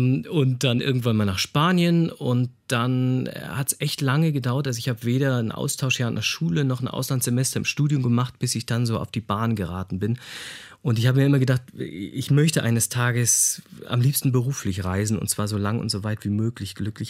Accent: Osnabrück, Lower Saxony, Germany; in einem kleinen Dorf in der Nähe von Osnabrück, das ist meine Heimatstadt

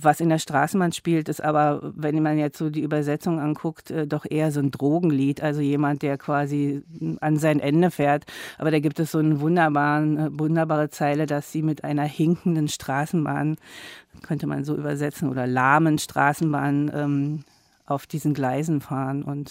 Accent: Magdeburg, Saxony-Anhalt, Germany; zum Beispiel in Magdeburg, wo ich aufgewachsen bin

